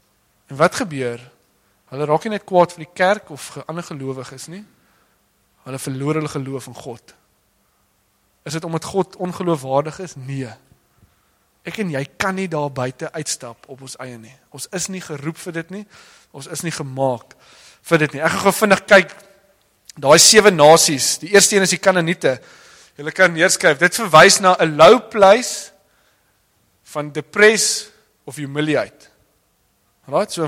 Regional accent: Kroonstad, Free State, South Africa; born there; Of soos ek wat in Kroonstad gebore is.

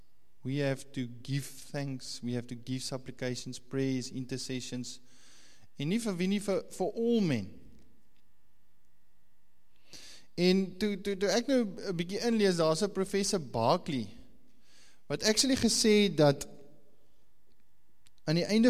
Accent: Namibia; Nou ek kom van Namibia af, en ek eet regte vleis.

